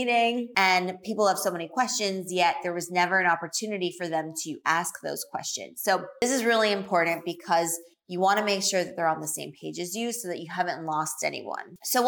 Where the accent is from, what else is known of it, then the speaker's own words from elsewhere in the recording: New York, United States; I'm from New York, and that's just the thing.